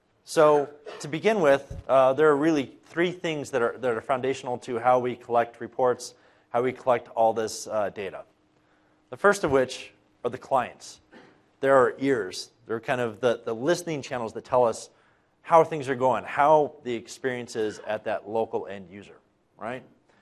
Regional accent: Denver, Colorado, United States; I live in Denver. I was born and raised in Denver.

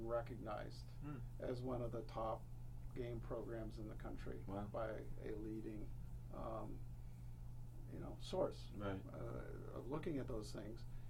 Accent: Los Altos, California, United States; Well, I grew up in Silicon Valley. I went to high school in Los Altos.

